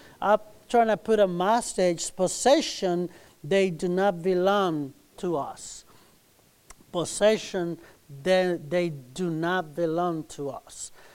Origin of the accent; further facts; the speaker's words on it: Texas, United States; We come from Texas. And as the pastor say, we've been here.